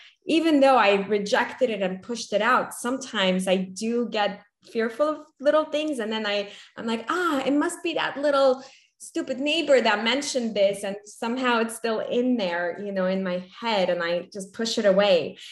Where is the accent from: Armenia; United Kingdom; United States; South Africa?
Armenia; Yes, also Armenian.